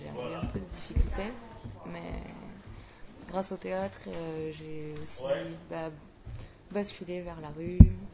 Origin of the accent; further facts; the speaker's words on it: Toulouse, Occitanie, France; also born or lived in Gers; Je viens d'où? Je suis née dans le Gers. Plus facilement, je viens de Toulouse.